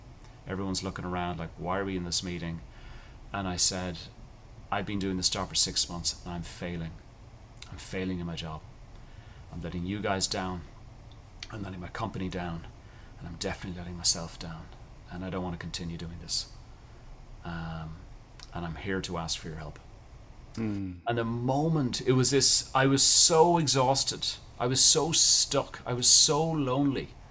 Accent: Ireland; and how I grew up in Ireland.

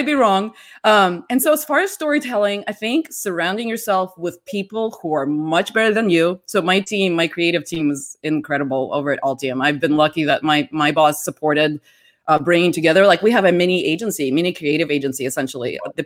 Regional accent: Russia; So I grew up in Russia, in the Soviet Union.

